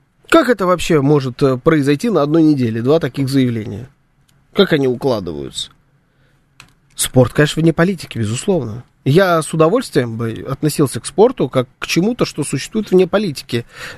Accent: Belarus; Мы невероятно гостеприимные, белорусы невероятно гостеприимные.

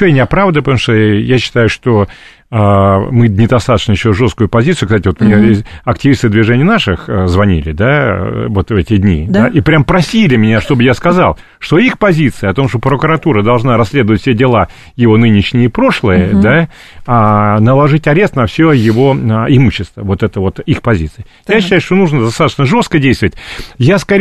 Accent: Lyubertsy, Moscow Oblast, Russia; Я сама из Люберца, сама понимаю это, да.

